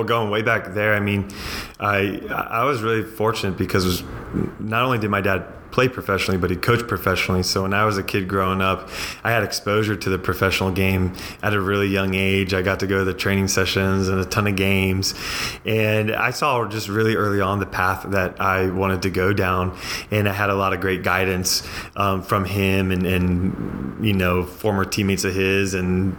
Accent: Dallas, Texas, United States; Dallas is obviously my hometown

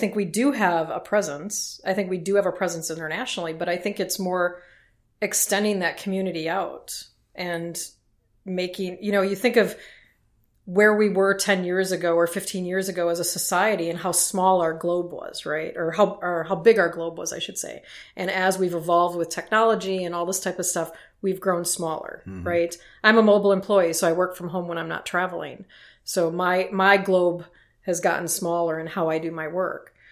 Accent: United States; It's realizing that even though I'm an American and you're from, you know, Germany or Switzerland or the UK, that we're all here on the same planet.

